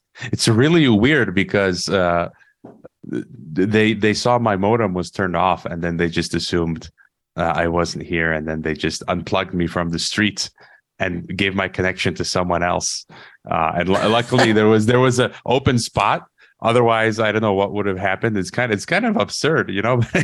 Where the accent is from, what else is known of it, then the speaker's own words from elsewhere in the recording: Illinois, United States; I'm from Illinois. So I was in Illinois, and that guy was, I think that was in Wisconsin.